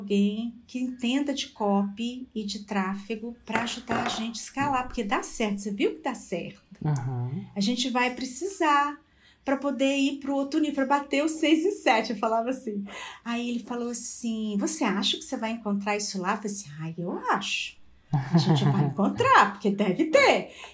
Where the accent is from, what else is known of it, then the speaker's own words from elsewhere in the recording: Espírito Santo, Brazil; ele é de São Paulo, eu sou do Espírito Santo